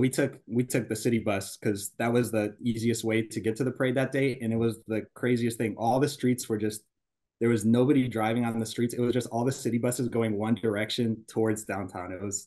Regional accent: Cleveland, Ohio, United States; So it's hard not to be a basketball fan growing up in Cleveland during that time.

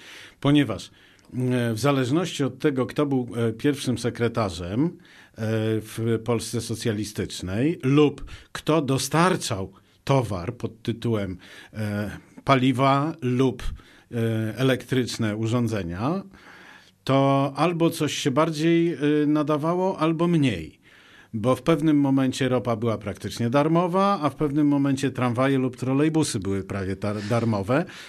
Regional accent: Pomeranian Voivodeship, Poland; No ja pochodzę z Trójmiasta, więc dla mnie to było zrozumiałe i oczywiste.

